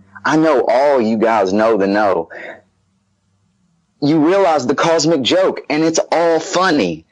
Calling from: Knoxville, Tennessee, United States; Dude, I'm all the way down south. I'm talking about Knoxville, Tennessee.

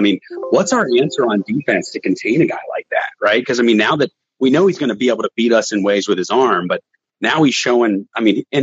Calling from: Boston, Massachusetts, United States; I'm calling in from Boston here.

